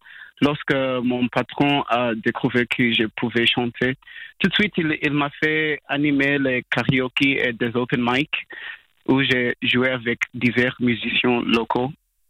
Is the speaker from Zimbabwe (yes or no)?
yes; Zimbabwe; French is a second language; now in Fribourg, Switzerland; je suis un chanteur et compositeur de 23 ans, actuellement basé à Fribourg. À l'origine, je viens du Zimbabwe